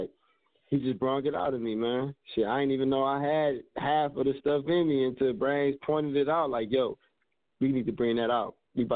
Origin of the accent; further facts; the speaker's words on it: Cleveland, Ohio, United States; I'm from Cleveland, Ohio. You know what I'm saying? I'm putting Ohio on for the realest music out.